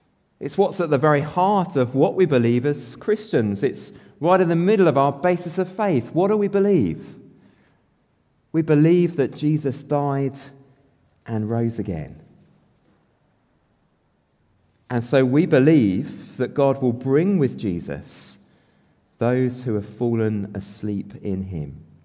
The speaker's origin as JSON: {"language": "English", "town": "Kidderminster", "region": "West Midlands", "country": "United Kingdom", "tie": "born or raised there", "said": "I grew up in Kidderminster, which is where he had the majority of his ministry. I used to walk past a statue of him on my way to school every day."}